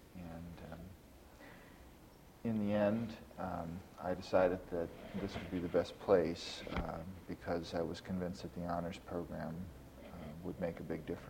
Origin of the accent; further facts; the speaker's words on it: Williamsville, New York, United States; also born or lived in Buffalo; I was born in Buffalo, New York, and raised in a small town outside Buffalo called Williamsville, New York. And I attended Williamsville South High School.